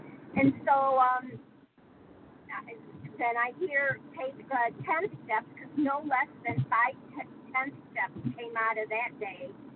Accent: Michigan, United States; I'm from Michigan.

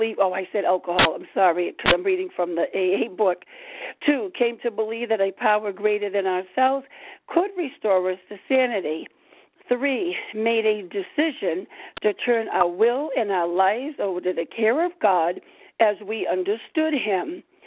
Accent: Rhode Island, United States; I am from Rhode Island.

